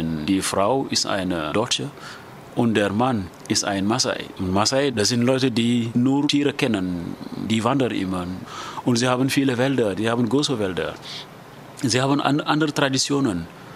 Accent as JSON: {"language": "German", "town": "Djouin", "region": "Fatick", "country": "Senegal", "second_language": "German", "lives_now": "Dakar, Senegal", "said": "Ich komme aus dem Senegal. Ich bin Deutschlehrer am Gymnasium Galando Diouf in Dakar. Ich bin 1968 in Djouin geboren. Das ist ein Dorf in der Region Fatick."}